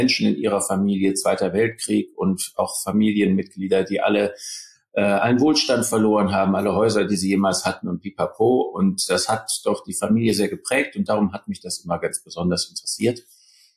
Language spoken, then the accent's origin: German; North Rhine-Westphalia, Germany; Ich komme aus Düsseldorf oder aus der Nähe von Düsseldorf. Genau gesagt bin ich ein richtiger Neandertaler. Genau zwischen Düsseldorf und Wuppertal ist das nämlich. Und da bin ich aufgewachsen